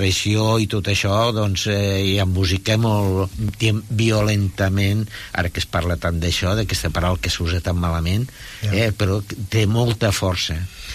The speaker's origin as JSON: {"language": "Catalan", "town": "Lleida", "region": "Catalonia", "country": "Spain", "tie": "born there", "said": "vaig néixer a Lleida, a la plaça de Sant Martí"}